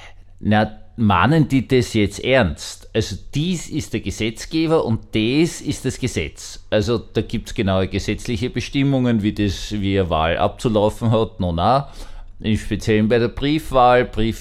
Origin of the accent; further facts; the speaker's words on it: Austria; Also Sie merken jetzt, ich so als Österreicher, bin ganz furchtbar fertig